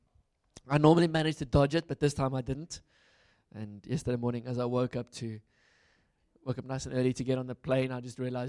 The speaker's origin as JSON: {"language": "English", "town": "Pretoria", "region": "Gauteng", "country": "South Africa", "said": "I'm from Pretoria"}